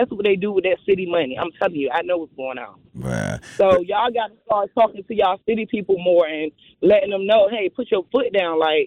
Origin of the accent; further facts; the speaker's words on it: Virginia, United States; now in Milwaukee, United States; So I'm here in Milwaukee, but I'm from Virginia.